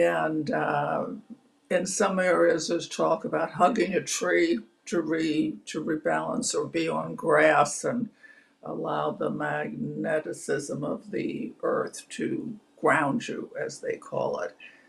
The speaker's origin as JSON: {"language": "English", "region": "Oklahoma", "country": "United States", "tie": "born or raised there", "said": "when I was growing up in Oklahoma in a house that was built, I think, in the 20s"}